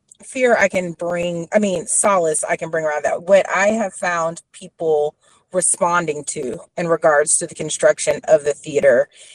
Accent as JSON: {"language": "English", "town": "Dallas", "region": "Texas", "country": "United States", "tie": "born or raised there", "said": "You know, being born and raised in Dallas, Cedar Crest Golf Course, so right across the bridge from South Dallas, it's just always been an important community to me."}